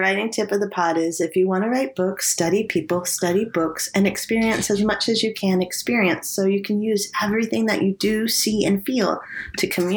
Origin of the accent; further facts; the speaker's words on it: New Hampshire, United States; It's because I'm from New Hampshire.